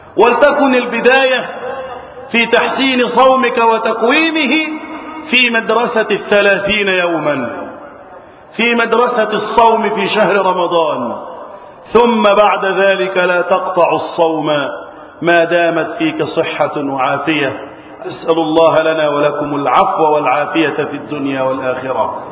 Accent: Egypt; اللهم احفظ بلدنا مصر وسائر بلاد المسلمين من الفتن.

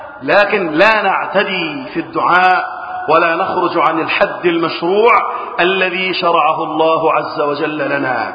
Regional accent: Egypt; اللهم احفظ بلدنا مصر

